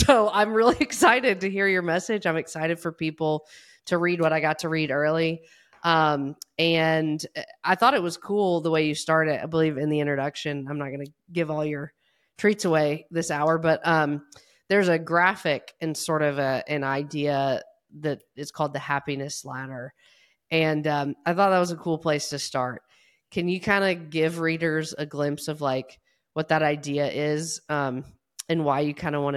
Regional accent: Tennessee, United States; I'm from Tennessee and I don't even like where Nashville, I feel like we lean more toward the North Carolina, like pulled pork vinegar style anyway.

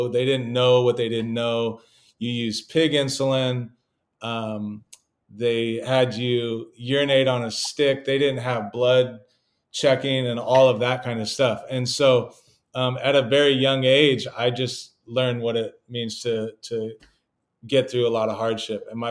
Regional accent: California, United States; And so I come from California. She comes from the Northwest.

